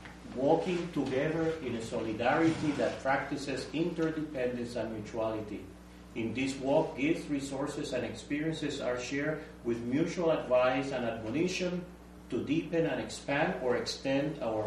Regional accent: Puerto Rico; my home congregation growing up in Puerto Rico

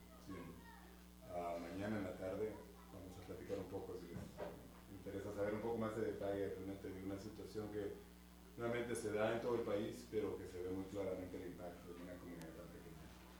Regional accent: Guatemala; moved away as an adult; Yo soy de Guatemala. Y vine, salí de Guatemala en el 86. Después de haber terminado el bachillerato, la secundaria.

